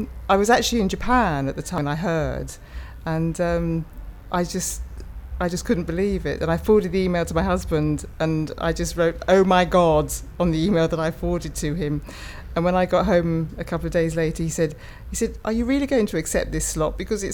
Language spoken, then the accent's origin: English; Harrogate, Yorkshire and the Humber, United Kingdom; My date of birth is 1160 and I'm from Harrogate in North Yorkshire.